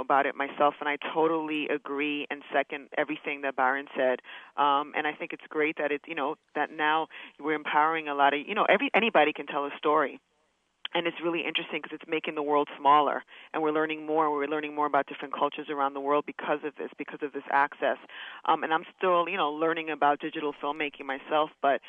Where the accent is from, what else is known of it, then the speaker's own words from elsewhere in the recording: Dominican Republic; because I'm from the Dominican Republic